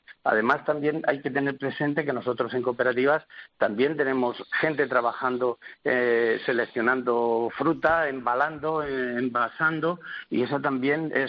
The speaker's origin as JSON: {"language": "Spanish", "region": "Castilla-La Mancha", "country": "Spain", "said": "o al menos nosotros somos de Castilla-La Mancha, por toda la comunidad autónoma"}